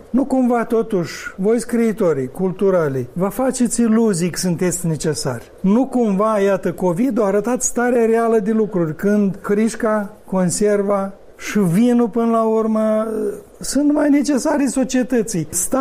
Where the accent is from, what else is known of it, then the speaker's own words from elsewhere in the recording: Cineșăuți, Rîșcani District, Moldova; Cum se zice în satul meu de Baștină Cinșăuți